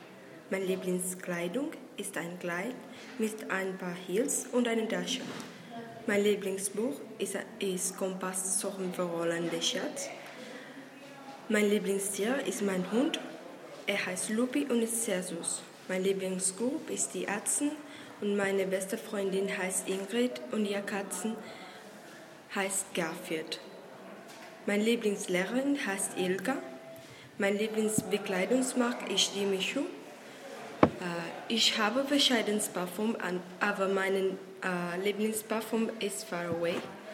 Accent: Cuba; German is a second language; now in Spain; Ich kann Englisch, Katalanisch, Spanisch, ein bisschen Französisch und ein bisschen Deutsch. Ich komme aus Kuba. Es liegt in der Mitte von Amerika. Jetzt wohne ich in Villa Colum. Es liegt im Nordosten von Spanien und in den Norden von Katalonien.

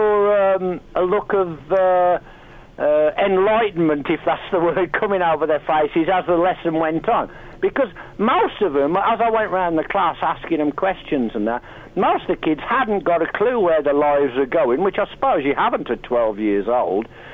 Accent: Walsall, West Midlands, United Kingdom; I went back to a school in my hometown of Walsall in the West Midlands, only about 3 miles from where I grew up as a kid.

